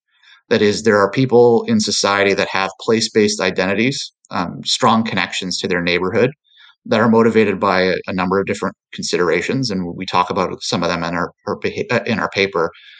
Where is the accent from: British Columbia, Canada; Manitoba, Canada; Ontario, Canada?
Ontario, Canada; Kitchener-Waterloo; So my hometown and Kitchener-Waterloo, an extended commuting distance from Toronto, but it's still a bit of a stretch.